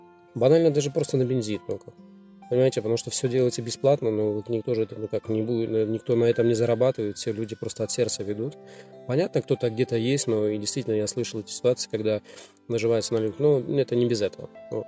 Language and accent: Russian; Estonia; сама Россия меня, как уроженца Эстонии и Прибалтики, всегда называла фашистом